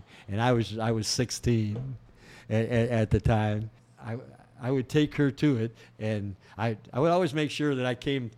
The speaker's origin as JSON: {"language": "English", "town": "Lorain", "region": "Ohio", "country": "United States", "tie": "born or raised there", "said": "Growing up in Lorain, which was it was a good town to grow up in, but really good town."}